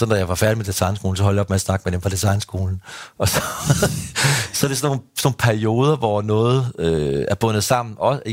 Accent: Ringkøbing, Central Denmark Region, Denmark; Jeg kommer fra Ringkøbing, så det er jo sådan en lille by, hvor der også er forholdsvis få mennesker at vælge mellem.

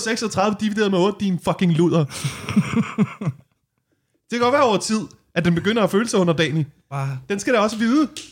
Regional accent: Værløse, Capital Region of Denmark, Denmark; Jeg er fra Værløs, vi er ikke så langt.

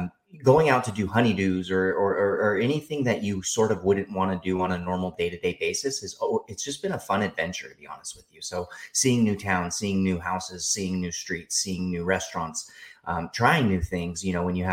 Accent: California, United States; now in Illinois, United States; living on the Central Coast and growing up in the Central Valley.

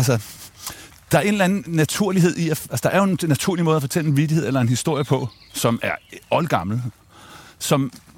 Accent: Frederiksværk, Capital Region of Denmark, Denmark; jeg er vokset op i Frederiksværk, som er sådan en arbejderby med et stålværksværk

